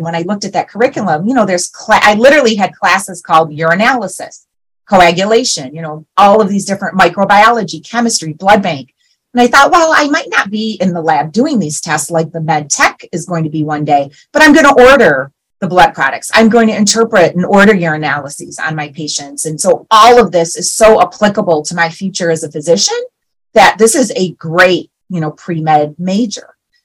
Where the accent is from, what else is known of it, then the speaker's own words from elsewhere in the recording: Shelby Township, Michigan, United States; Well, I'm from the area. So I grew up in Shelby Township, Michigan.